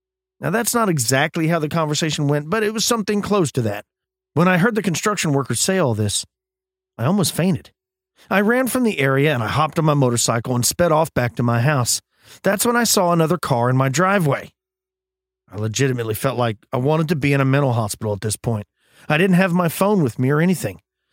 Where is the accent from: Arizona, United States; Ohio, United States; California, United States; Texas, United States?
Texas, United States; This one comes from my home state of Texas.